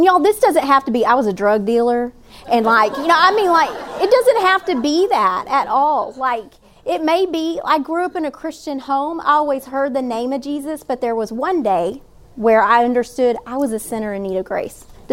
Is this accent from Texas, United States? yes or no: yes; Texas, United States; especially even this week in my home state of Texas.